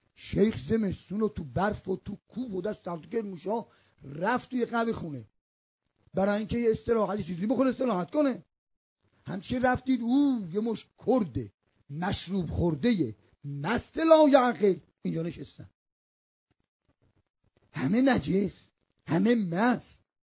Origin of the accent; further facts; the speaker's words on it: Isfahan, Iran; now in Qom, Iran; من بچه اصفهانم ولی 43 سال قومم